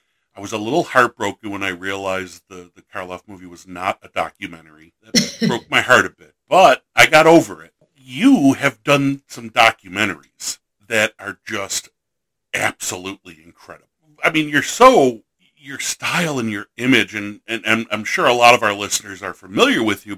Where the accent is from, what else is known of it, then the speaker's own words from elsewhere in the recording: Buffalo, New York, United States; I'm from Buffalo. I don't like the heat.